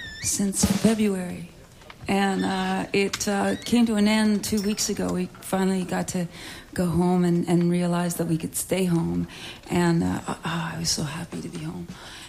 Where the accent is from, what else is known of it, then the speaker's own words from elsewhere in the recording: Canada; I don't know why, because we're from Canada.